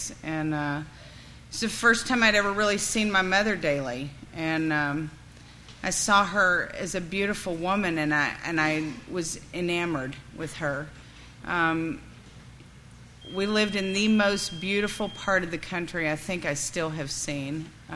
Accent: Dallas, Texas, United States; born there; I was born in Dallas, Texas, and today I got a lot of attention for that, so it's good.

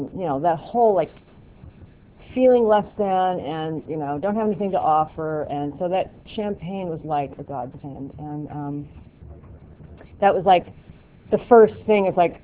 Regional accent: California, United States; I grew up in Southern California. I say Southern California because my father is an alcoholic who did a lot of geographic, and by the time I was 8 years old, we were living in the San Fernando Valley.

